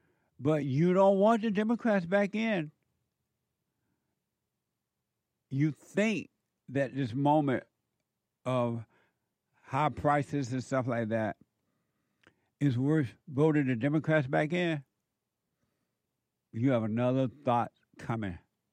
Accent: Alabama, United States; And my background is uneducated.

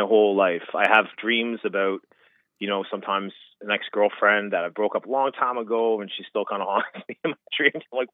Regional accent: Canada; I'm Canadian.

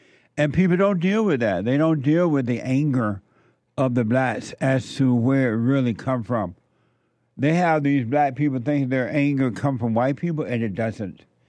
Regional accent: Alabama, United States; When I was growing up in Alabama, you never heard of any stuff like that.

